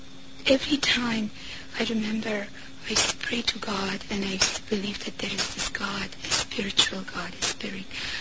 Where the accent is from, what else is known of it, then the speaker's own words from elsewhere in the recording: Afghanistan; Originally I'm from Afghanistan. I don't know whether you've heard it's a country in Asia, near Middle East.